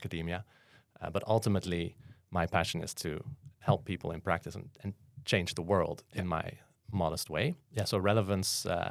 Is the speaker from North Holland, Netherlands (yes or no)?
no; Amersfoort, Utrecht, Netherlands; English is a second language; I'm from Amersfoort, the Netherlands.